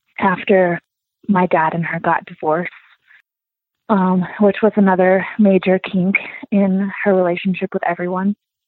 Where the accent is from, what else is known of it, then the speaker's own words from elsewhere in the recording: San Diego, California, United States; So I'm from San Diego. My mom was there her whole life.